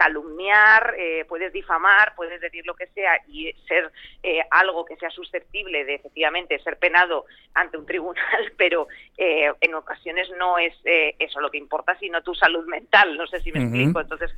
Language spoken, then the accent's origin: Spanish; Madrid, Community of Madrid, Spain; yo soy de Madrid, pero tengo mi medio corazoncito allí en Barcelona